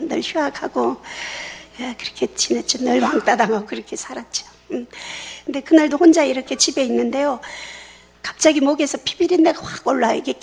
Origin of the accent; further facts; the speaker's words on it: Daegu, South Korea; 제가 고향이 대구인데